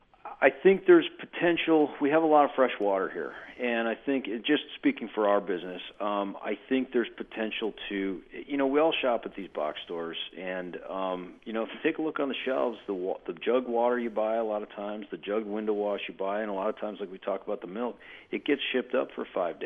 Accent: Midwest, United States; And so I grew up in the Midwest, and I worked making toilet seats

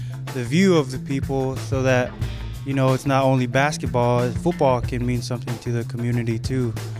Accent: Anchorage, Alaska, United States; born there; now in Barrow, United States; I was born in Anchorage, Alaska, and moved up here to Barrow to play some football.

